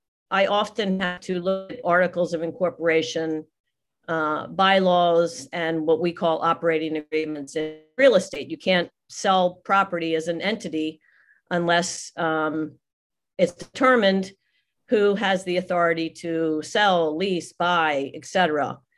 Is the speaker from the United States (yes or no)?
yes; Miami, Florida, United States; Then at that point I started to chair meetings in my hometown, which is Miami